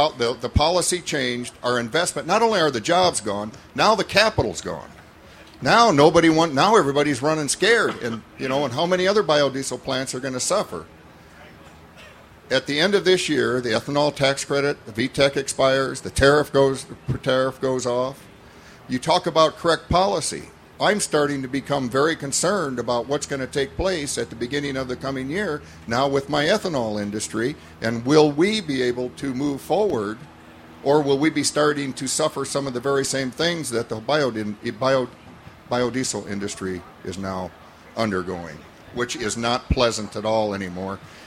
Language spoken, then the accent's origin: English; Iowa, United States; I'm a farmer from Northeast Iowa.